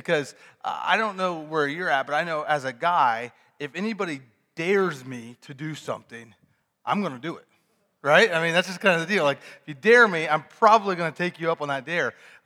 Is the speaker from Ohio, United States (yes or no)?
yes; Ohio, United States; I'm from Ohio. We don't talk about Michigan there.